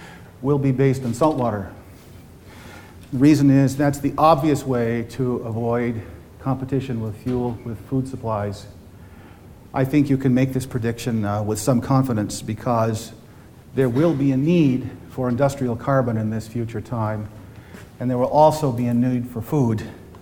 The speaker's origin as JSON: {"language": "English", "region": "California", "country": "United States", "tie": "born or raised there", "said": "but near my hometown in California, definitely."}